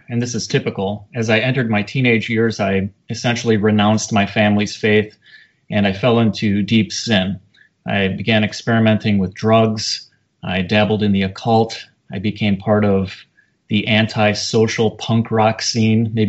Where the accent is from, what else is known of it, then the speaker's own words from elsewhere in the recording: Joliet, Illinois, United States; Well, I grew up in Joliet, Illinois, and I was just part of a typical Midwestern Roman Catholic household.